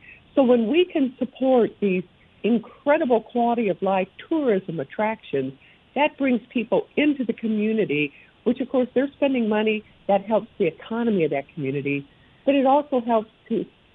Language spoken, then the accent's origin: English; Evansville, Indiana, United States; Evansville, my hometown, opposite end of the state